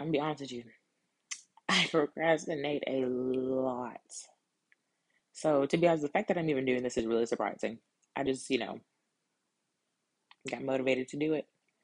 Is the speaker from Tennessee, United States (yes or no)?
yes; Tennessee, United States; If you can't tell, I'm from the South, Tennessee.